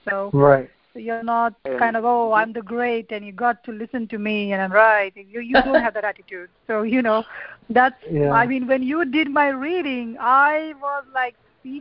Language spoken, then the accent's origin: English; India; born there; Besides, I was born in India